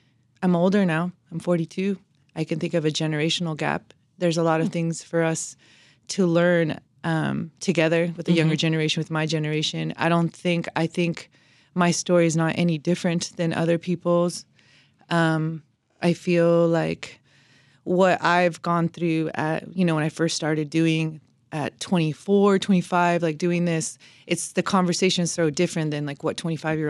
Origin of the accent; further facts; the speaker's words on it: United States; I think just because I'm Mexican American, I have influence.